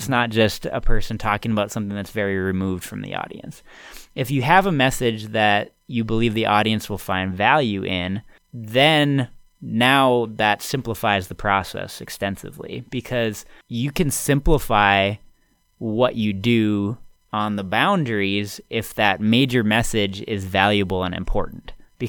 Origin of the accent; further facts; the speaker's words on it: Grand Forks, North Dakota, United States; moved away as an adult; So I'm from Grand Forks, North Dakota. My parents both taught at the University of North Dakota. I was born there, went to high school there, et cetera.